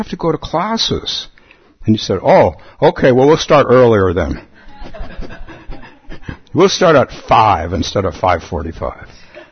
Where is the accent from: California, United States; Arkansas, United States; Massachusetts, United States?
California, United States; Palo Alto; I started a sitting group when I was a young man in my hometown of Palo Alto